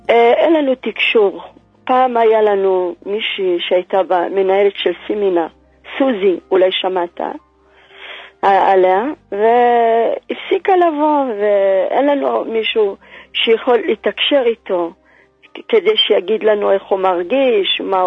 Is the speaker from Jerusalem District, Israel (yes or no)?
yes; Jerusalem, Jerusalem District, Israel; אני מירושלים רמות.